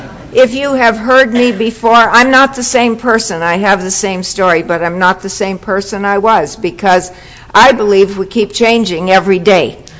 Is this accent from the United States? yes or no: no; Toronto, Ontario, Canada; I'm from Toronto.